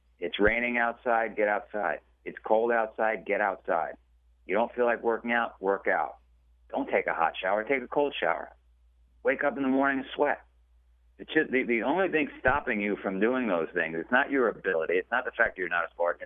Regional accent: Queens, New York, United States; We grew up in Queens, and my sister and I were in a place that was, if you've ever seen the movie Goodfellas, that's what we lived in.

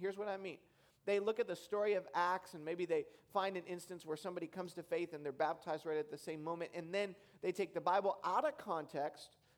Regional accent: Detroit, Michigan, United States; now in Bay Area, United States; I've lived in the Bay Area for 5 years. I grew up in Detroit.

